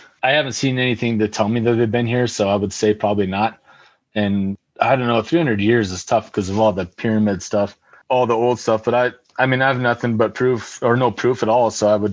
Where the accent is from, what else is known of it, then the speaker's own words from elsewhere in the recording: Montana, United States; moved away; Yep, on the eastern part of Montana, where there's really